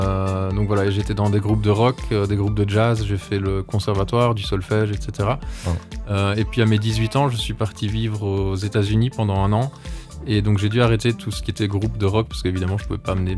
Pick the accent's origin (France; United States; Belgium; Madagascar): Belgium; Andenne, Wallonia; Moi je viens d'Andenne, donc oui, c'est entre Namur et Liège.